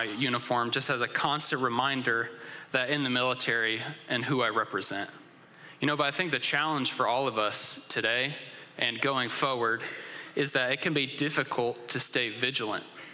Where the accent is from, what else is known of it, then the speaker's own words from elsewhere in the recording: New England, United States; A little bit about me. I'm from New England